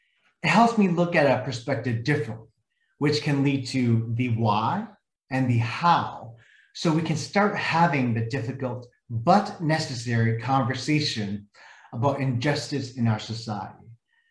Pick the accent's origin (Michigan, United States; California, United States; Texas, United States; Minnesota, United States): Minnesota, United States; St. Paul; also born or lived in Thailand; Thailand and grew up in the projects of St. Paul, Minnesota. The tragic death of George Floyd in my home state in 2020 divided the Hmong community because of the language barriers.